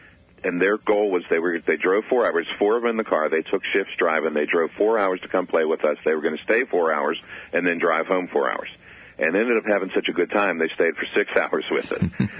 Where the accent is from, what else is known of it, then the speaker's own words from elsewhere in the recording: Durham, North Carolina, United States; I'm a Carolina grad, and I grew up in Durham and played in bands and stuff